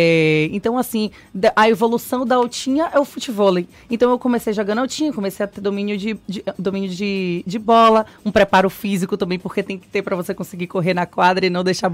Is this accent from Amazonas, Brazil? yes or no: no; Salvador, Bahia, Brazil; Eu sou nascida e criada ali em Estela Maris, na praia de Estela Maris.